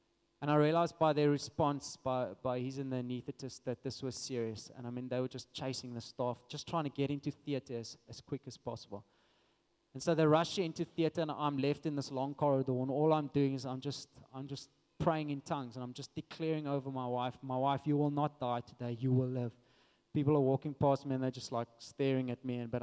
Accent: Western Cape, South Africa; I don't know Joburg. I mean, we're from the Western Cape.

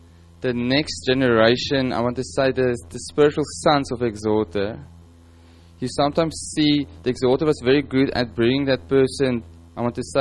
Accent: South Africa; From what I could get out from as a South African.

